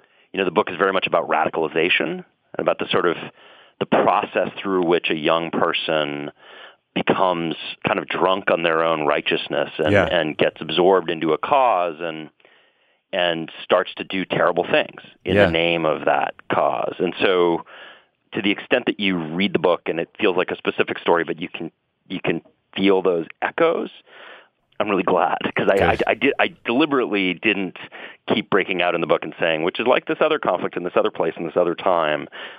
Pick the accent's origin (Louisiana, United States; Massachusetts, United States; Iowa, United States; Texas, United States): Massachusetts, United States; Boston; When I was growing up in Dorchester and Boston, in the bar down the street from my house, they used to pass the hat for the IRA.